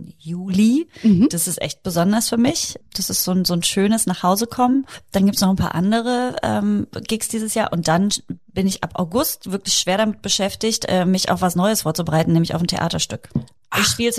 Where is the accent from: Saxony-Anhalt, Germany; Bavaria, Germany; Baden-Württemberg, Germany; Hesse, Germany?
Saxony-Anhalt, Germany; Halberstadt; Dann spiele ich in meiner Heimatstadt, in Halberstadt, was ja einfach auch die Kleinstadt … Hauptzentrale ist, ne? Also wäre ich nicht da geboren